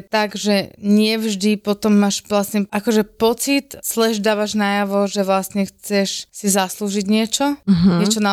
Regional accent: Bojnice, Trenčín Region, Slovakia; a tak ja som z malého mesta, z Bojnic

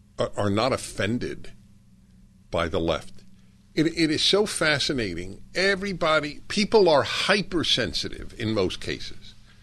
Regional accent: New York, United States; Jewish kid growing up in New York, going to Columbia, what else is he going to be?

